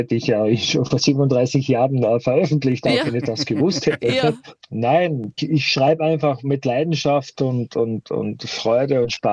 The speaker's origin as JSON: {"language": "German", "country": "Austria", "said": "ich bin ein sturer Hundling, so sagt man bei uns in Österreich."}